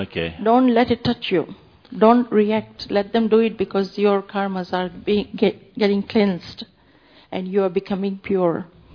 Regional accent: London, United Kingdom; I'm from London.

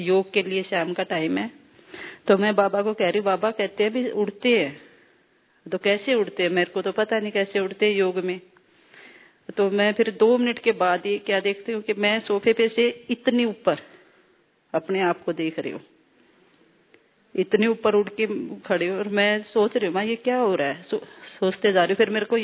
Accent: Panipat, Haryana, India; मैं पानीपत से आई हूँ।

